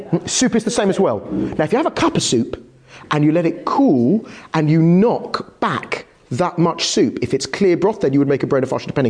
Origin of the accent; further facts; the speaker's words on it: India; you can finish the whole cup, because as an Indian, finishing the cup.